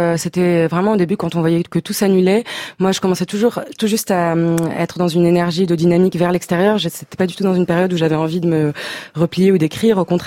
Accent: Tunis, Tunis Governorate, Tunisia; Denden, donc c'est un quartier de Tunis, c'est là où j'ai grandi

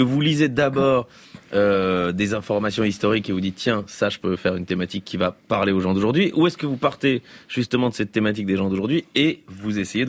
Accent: Belgium; j'ai l'impression, en tant que Belge, donc que les Français, vous êtes assez passionnés par ça.

